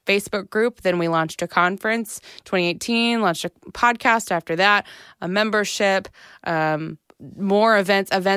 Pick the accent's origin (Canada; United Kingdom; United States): United States; McKinney, Texas; also born or lived in Arkansas; So I grew up in McKinney, actually. And then I went to a small school in Arkansas.